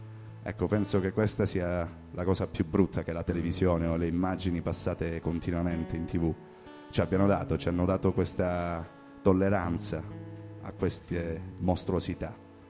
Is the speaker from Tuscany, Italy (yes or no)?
no; Rosarno, Calabria, Italy; quando nella mia terra, a Rosarno, si sparava per gioco